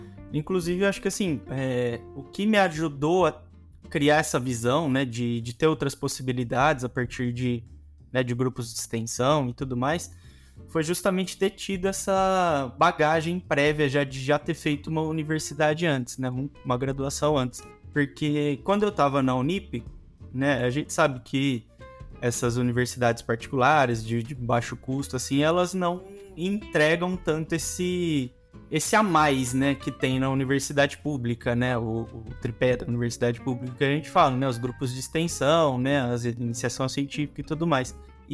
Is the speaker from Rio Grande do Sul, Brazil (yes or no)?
no; Porto Ferreira, São Paulo, Brazil; Eu tenho 33 anos hoje. Eu sou aqui de Porto Ferreira mesmo, a cidade que eu sempre morei. E voltei para cá faz 2 anos